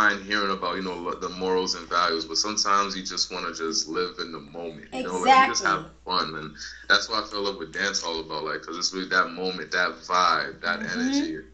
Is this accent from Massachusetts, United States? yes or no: yes; Boston, Massachusetts, United States; growing up in environments that you grew up in, you know, growing up in Boston. You know what I mean? Like, the streets was everything.